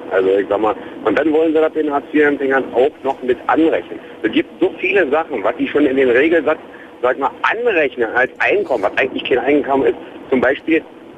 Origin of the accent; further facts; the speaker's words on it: Brandenburg an der Havel, Brandenburg, Germany; ich komme nur aus Brandenburg an der Havel, aus der Stadt direkt selber